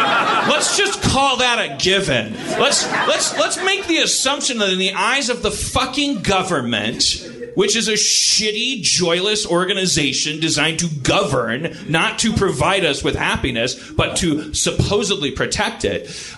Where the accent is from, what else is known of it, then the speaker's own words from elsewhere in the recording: United States; I'm an American.